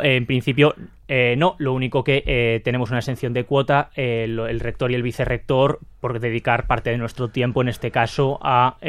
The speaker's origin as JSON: {"language": "Spanish", "region": "Galicia", "country": "Spain", "said": "como buen gallego, te diría que puede ser"}